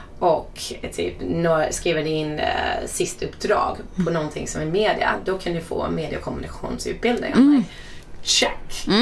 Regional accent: Ottawa, Ontario, Canada; moved away as an adult; also born or lived in California; Jag är uppväxt i Kanada, Ottawa, som är huvudstaden.

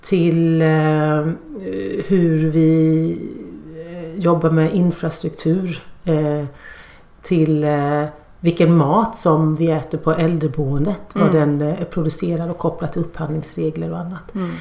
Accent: Hårda, Småland, Sweden; also born or lived in Malmö; Jag föddes visserligen i Malmö, men bara när jag var något år så flyttade vi till Småland, till en by, till ett litet samhälle som heter Hårda. Och från den byn kommer min släkt på min mammas sida sedan århundraden tillbaka.

